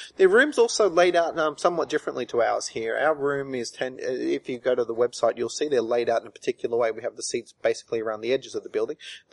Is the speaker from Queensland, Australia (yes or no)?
yes; Queensland, Australia; accent: broad Australian; And they knew straight away, even before I opened my mouth with my broad Australian accent, where I was from.